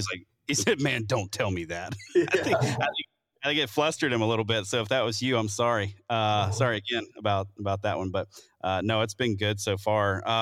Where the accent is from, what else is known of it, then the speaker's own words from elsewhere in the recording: the South, United States; dude, growing up in the South, that we just called those like zoos and stuff.